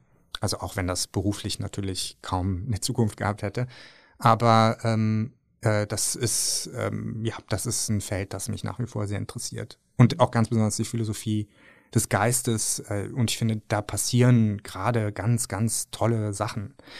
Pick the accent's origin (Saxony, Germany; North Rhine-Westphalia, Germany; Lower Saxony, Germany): North Rhine-Westphalia, Germany; Cologne; Ich bin halt in Köln-Bickendorf groß geworden.